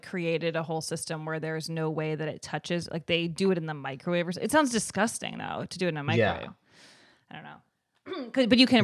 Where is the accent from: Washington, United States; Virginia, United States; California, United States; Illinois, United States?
Illinois, United States; Evanston; Evanston, Illinois, right outside of Chicago.